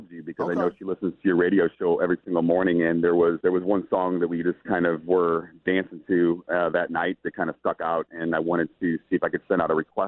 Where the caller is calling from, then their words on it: St. Louis, Missouri, United States; I'm calling you from St. Louis, like I said